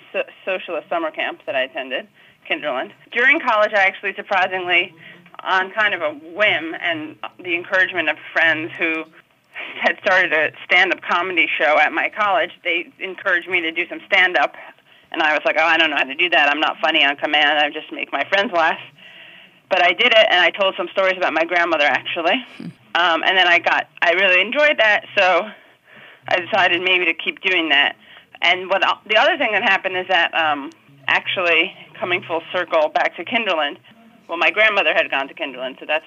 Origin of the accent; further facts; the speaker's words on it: New York City, New York, United States; I'm from the Upper West Side in New York City and a very Jewish neighborhood.